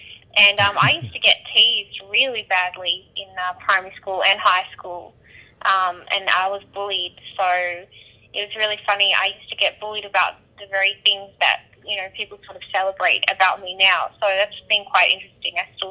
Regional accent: Melbourne, Victoria, Australia; now in Los Angeles, United States; I actually did get quite the culture shock when I came from Melbourne.

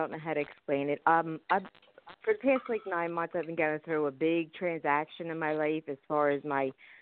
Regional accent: Philadelphia, Pennsylvania, United States; I'm from Philadelphia, Pennsylvania.

